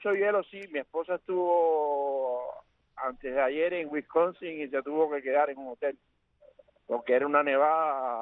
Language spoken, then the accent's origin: Spanish; Cuba; Dios bendiga al colectivo de El Revoltillo, a todo mi pueblo cubano.